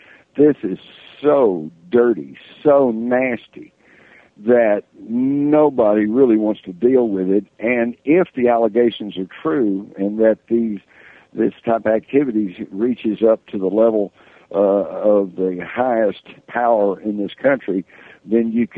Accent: Texas, United States; accent: Texas; maybe my slurry Texas accent, I hope you guys didn't think I said wired.

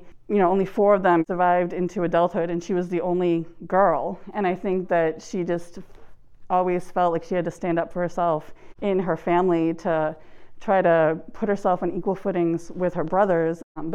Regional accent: South Shore, Massachusetts, United States; because I'm from the South Shore

